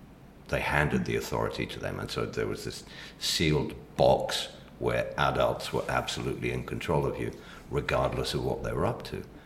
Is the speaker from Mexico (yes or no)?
yes; Mexico; I grew up in Mexico, and so the film Salo, which is the cinematic equivalent, appeared.